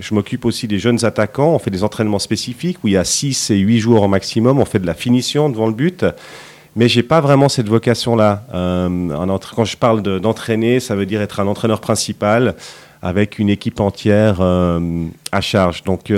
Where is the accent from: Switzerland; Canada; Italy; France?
Switzerland; Lausanne, Vaud; En 2004, je suis parti à Sion pendant 2 ans. Et en 2006, je suis venu terminer ma carrière chez moi à Lausanne.